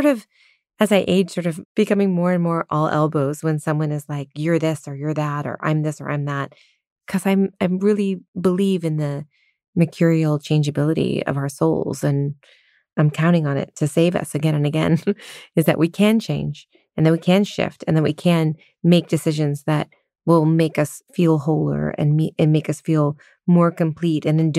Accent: Glen Ellen, California, United States; I'm from Sonoma, California. I'm technically from Glen Ellen. Like, I'm in a very rural place.

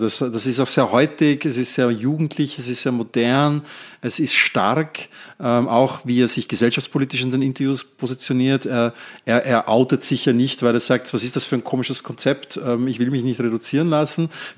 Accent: Netherlands; obwohl ich als Niederländer natürlich mir einen niederländischen Sieg gleichzeitig wünsche

